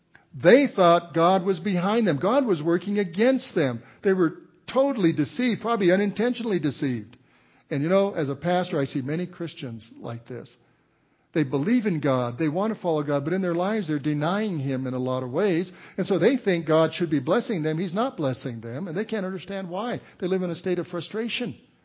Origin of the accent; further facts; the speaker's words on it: Walsenburg, Colorado, United States; I grew up in Walsenburg, Colorado. You know, my dad worked hard. He worked in the mines